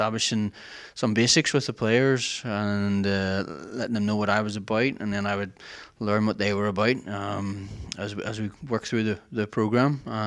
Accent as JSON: {"language": "English", "town": "Jordanstown", "region": "Northern Ireland", "country": "United Kingdom", "tie": "born or raised there", "said": "I grew up in Jordanstown. I went to primary school, high school, and university, all within a two-mile radius of my family home."}